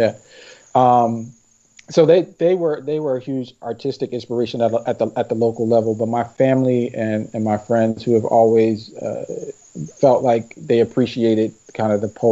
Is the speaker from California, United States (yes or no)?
no; Philadelphia, Pennsylvania, United States; also born or lived in Camden, New Jersey; You know, I'm from Philadelphia. I grew up partially in Camden, New Jersey.